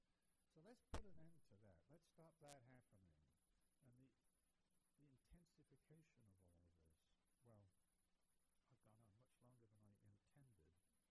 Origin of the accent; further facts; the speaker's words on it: England, United Kingdom; moved away; as I was growing up in England, first of all, and then here, I began to be very hopeful